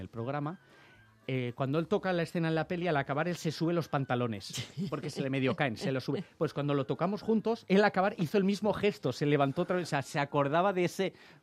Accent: Valencian Community, Spain; Yo soy valenciano y al valenciano lo hablo muy, muy mal.

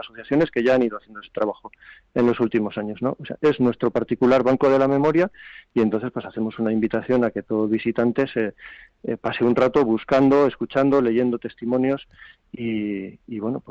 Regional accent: Basque Country, Spain; somos vascos, vivimos en el País Vasco, y es una visión desde aquí

